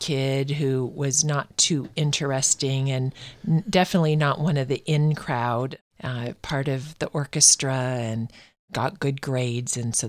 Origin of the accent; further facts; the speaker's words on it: Auburn, United States; I grew up in Auburn, which is not far.